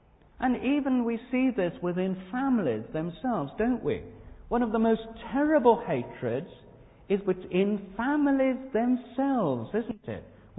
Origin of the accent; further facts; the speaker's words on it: India; born there; I was born in India